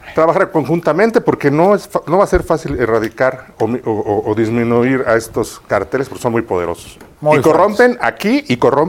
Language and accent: Spanish; Mexico; no somos todos los mexicanos